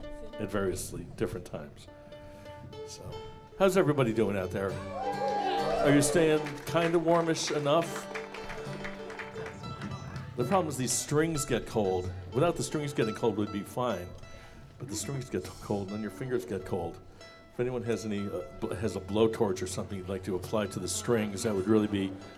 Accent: Syracuse, New York, United States; I'm from Syracuse, New York. This is nothing for me.

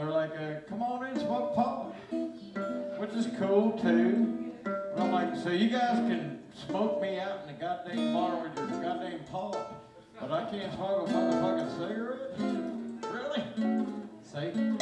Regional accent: Arkansas, United States; Well, we're from Arkansas

